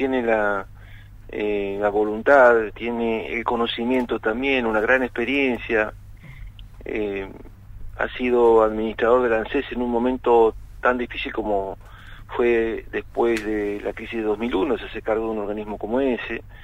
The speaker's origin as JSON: {"language": "Spanish", "country": "Argentina", "said": "primero como ciudadano argentino"}